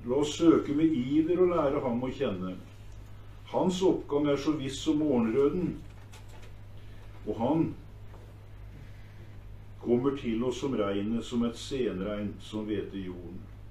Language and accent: Norwegian; Kragerø, Telemark, Norway; Der nede hvor jeg kommer ifra, fra Kragerø